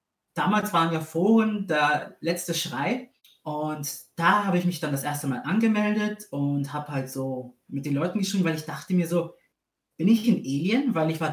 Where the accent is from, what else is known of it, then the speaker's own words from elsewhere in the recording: Greece; German is a second language; now in Austria; In Griechenland, weil ich bin ja Grieche. … Und ich habe 3 Jahre dort gelebt.